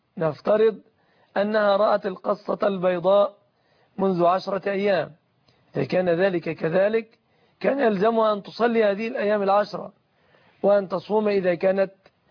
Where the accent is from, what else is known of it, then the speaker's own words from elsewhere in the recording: Egypt; بلادنا مصر